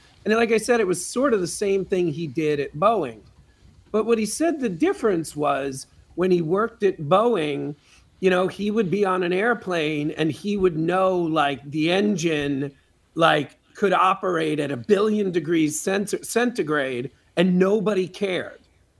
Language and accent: English; New York, United States; maybe it's because I'm from New York, but I've met a lot of New Yorkers who are not like this.